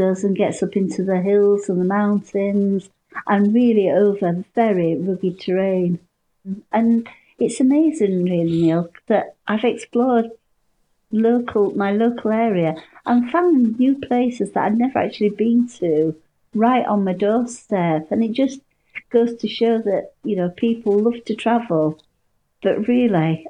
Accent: Yorkshire and the Humber, United Kingdom; So I'm right on the border of Yorkshire and Cumbria. So as you probably can tell with my accent, I am a Yorkshire lass. And I just live right on the fells.

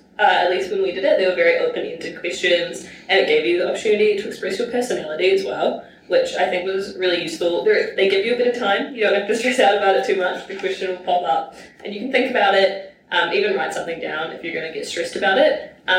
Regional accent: Auckland, New Zealand; I'm in audit services at Deloitte, and I am from Auckland, but I study in Otago.

